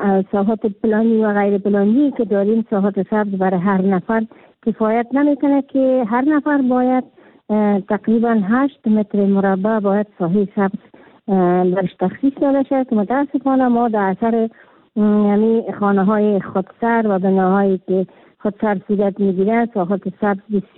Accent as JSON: {"language": "Persian", "region": "Kabul", "country": "Afghanistan", "said": "خود من یک کابلی هستم"}